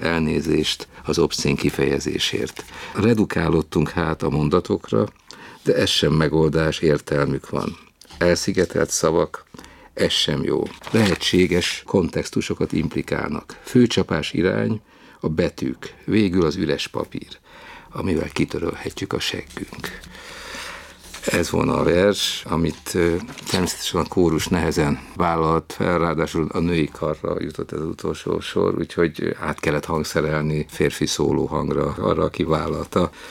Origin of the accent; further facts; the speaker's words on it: Budapest, Hungary; olyan dolgok, amiket ő is, én is átélhettem, ő Kolozsváron, én Budapesten.